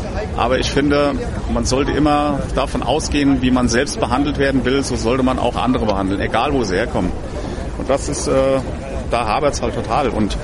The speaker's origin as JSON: {"language": "German", "town": "Rüdesheim", "region": "Hesse", "country": "Germany", "said": "ich bin aus dem Rheingau, aus Rüdesheim und bin jetzt seit Mainz dabei."}